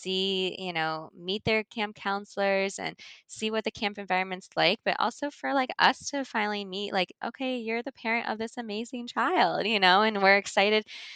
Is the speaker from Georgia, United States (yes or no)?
yes; Georgia, United States; growing up in Georgia, I did not know a lot of people, you know, going all the way up to the Midwest.